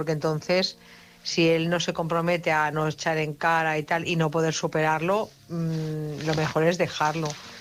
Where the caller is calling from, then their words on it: Barcelona, Catalonia, Spain; de Barcelona, corresponsal desde Barcelona.